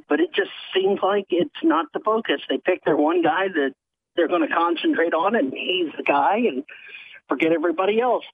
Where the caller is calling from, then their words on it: Arkansas, United States; from Arkansas.